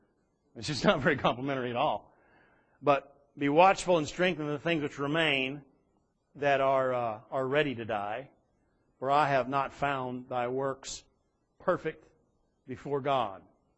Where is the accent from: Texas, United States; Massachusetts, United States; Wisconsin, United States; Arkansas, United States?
Texas, United States; Direct; I go back to the little Baptist church that I grew up in Direct, Texas.